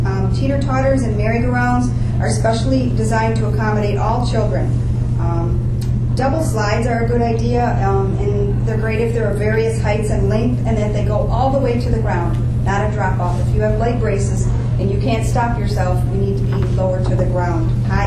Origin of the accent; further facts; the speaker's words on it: Kenosha, Wisconsin, United States; I was born and raised in Kenosha